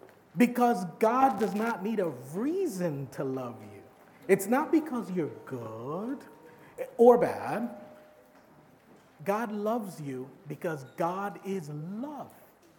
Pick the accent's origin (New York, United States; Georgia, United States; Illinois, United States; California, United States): New York, United States; New York City; I'm from New York City, and I happen to have a little patch of grass in my house.